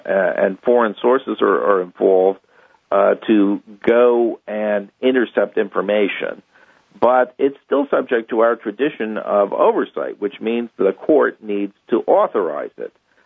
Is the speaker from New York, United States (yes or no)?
no; New Mexico, United States; Now, I'm from New Mexico, and you know, David Iglesias was long viewed as one of the real rising Republican stars in the state.